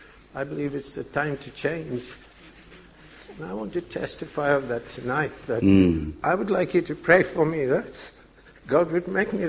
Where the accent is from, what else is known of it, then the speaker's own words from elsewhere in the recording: India; I was brought up in India with don't do this, don't do that from a grandmother and everybody else.